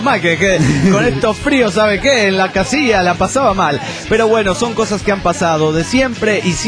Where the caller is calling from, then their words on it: New York, United States; de New York, Estados Unidos de Norteamérica.